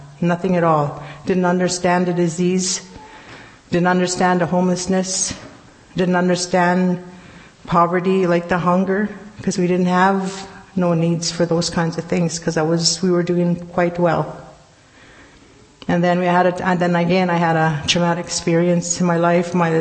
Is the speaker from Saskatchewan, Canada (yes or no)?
yes; Saskatchewan, Canada; Now, I was raised on the George Gordon First Nation in 1953 to 1958.